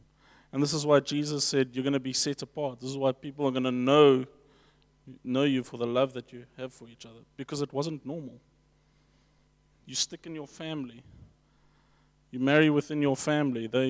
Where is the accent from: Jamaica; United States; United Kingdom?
United Kingdom; England; because I'm an Englishman